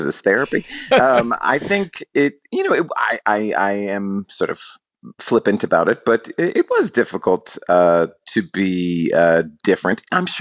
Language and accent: English; San Antonio, Texas, United States; I spent my entire childhood here